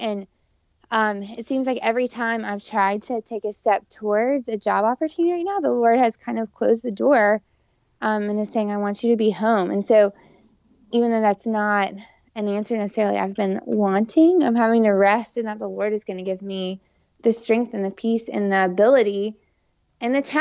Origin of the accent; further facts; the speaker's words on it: Chattanooga, Tennessee, United States; Both John Mark and I grew up in Chattanooga. Both of our parents are here.